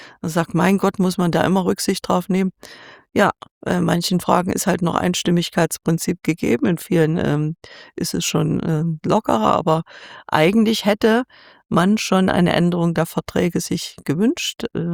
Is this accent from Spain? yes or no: no; eastern Germany, Germany; Ich komme aus dem Osten Deutschlands, da ist Ukraine nicht ganz so weit entfernt.